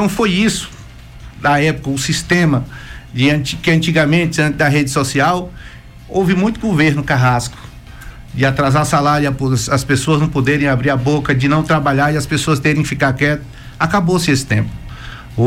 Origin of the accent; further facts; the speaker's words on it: Caetanos, Bahia, Brazil; Fui criado em Caetanos com uma história muito simples e tranquila, convivendo no meio daquele povo, o qual me acolheu também como órfão ali.